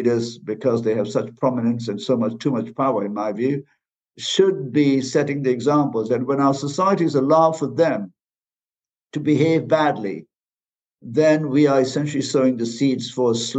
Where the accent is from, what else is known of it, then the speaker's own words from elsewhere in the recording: Malaysia; where I come from, I'm originally from Malaysia